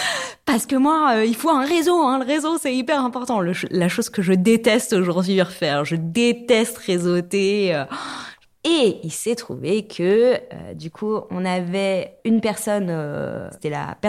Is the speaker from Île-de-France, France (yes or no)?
yes; Île-de-France, France; J'ai grandi en région parisienne.